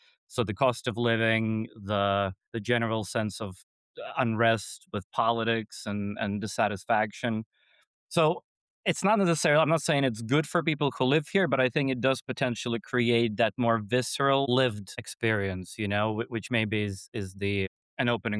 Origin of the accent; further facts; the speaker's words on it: Latvia; English is a second language; now in United Kingdom; so I'm originally from Latvia